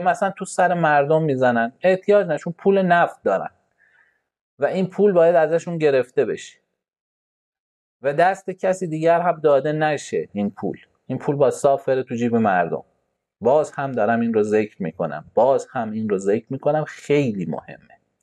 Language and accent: Persian; Iran; من به عنوان یه ایرانی چقدر سهم دارم تو این کشور